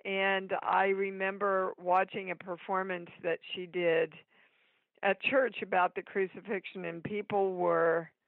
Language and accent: English; Kansas City, Kansas, United States; So I come from Kansas City, Kansas, raised in a pretty poor household, a religious household as much as Methodist